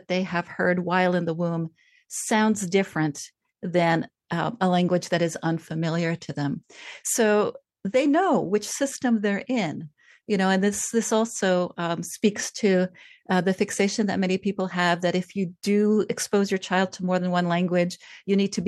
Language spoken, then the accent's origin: English; Montreal, Quebec, Canada; English is a second language; also born or lived in Austria / Italy; through Austria and Italy, and eventually landed in Montreal, Canada, where I learned French before I learned English, and then encountered English in school.